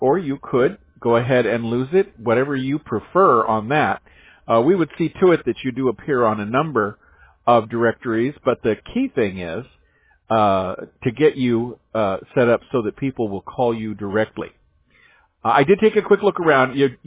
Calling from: California, United States; I'm calling you from Orange County, California. We are right around the corner from Google.

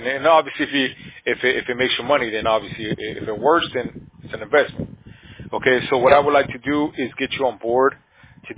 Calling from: California, United States; We're in California, sir. So we're here in California. We're in Orange County.

